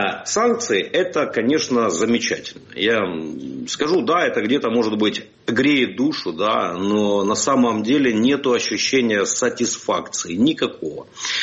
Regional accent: Donetsk, Donetsk Oblast, Ukraine; Более 9 лет Донецк, мой родной город.

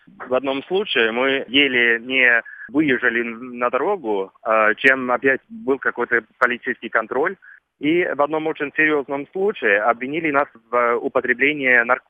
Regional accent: Norway; Russian is a second language; Я приехал из Норвегии, но я постоянно путешествую по России по отдельным темам.

